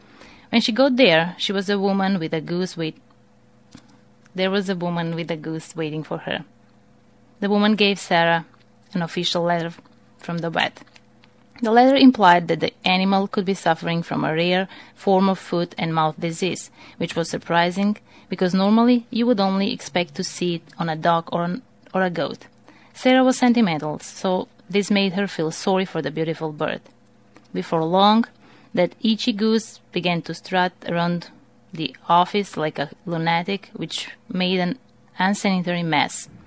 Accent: Skopje, North Macedonia; moved away as an adult; I was born in Macedonia, in its capital, Skopje, more than 25 years ago, where I was living till August 2000.

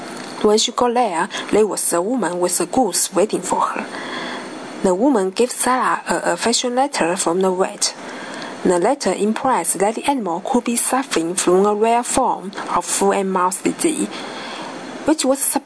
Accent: Fuzhou, Fujian, China; English is a second language; from China. I'm very happy to introduce my hometown to you. My hometown is called Fuzhou. Some people believe that this name means lucky. Fuzhou is a middle-sized city and also is the capital city of the Fujian province.

